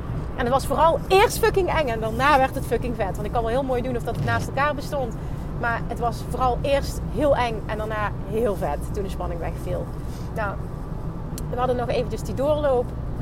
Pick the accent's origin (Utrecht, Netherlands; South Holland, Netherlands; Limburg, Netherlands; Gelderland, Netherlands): Limburg, Netherlands; Ik kom uit Limburg. Per definitie willen mensen al niet naar mij luisteren. Want ja, ik heb een accent.